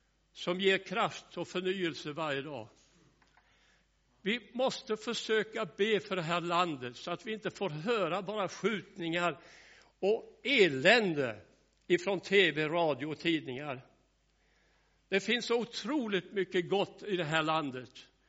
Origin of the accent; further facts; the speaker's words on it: Skåne, Sweden; Jag föddes i en familj med 5 syskon. Med föräldrar som gick till bönehuset hemma i Skåne.